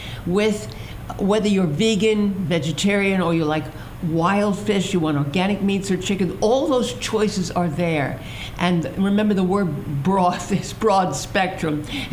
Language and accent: English; Brooklyn, New York, United States; I'm Brooklyn. I'm from Brooklyn.